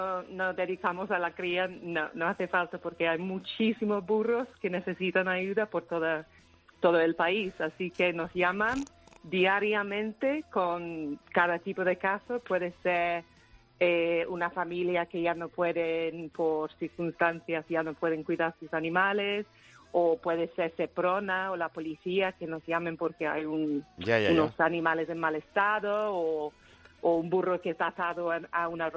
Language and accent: Spanish; England, United Kingdom; Spanish is a second language; now in Spain; Sí, soy de Inglaterra, sí. Ajá. Llevo 9 años aquí en España.